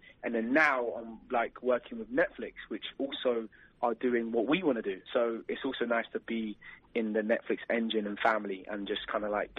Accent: London, United Kingdom; we was in my hometown, London

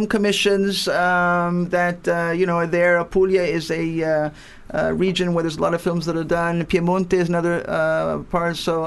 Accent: Los Angeles, California, United States; born there; I was born in Los Angeles. My father was Italian, but my mother's American

